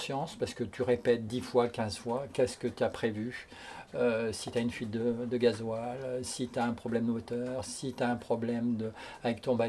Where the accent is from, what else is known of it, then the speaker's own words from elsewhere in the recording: France; comme on est français, on dépend de l'organisation française